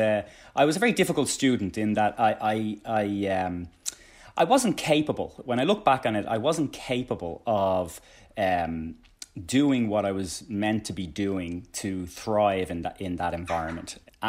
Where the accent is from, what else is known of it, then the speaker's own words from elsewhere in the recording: Tallaght, Leinster, Ireland; Yeah, it's Talla in the 80s and our little corner of it. It was pretty bleak.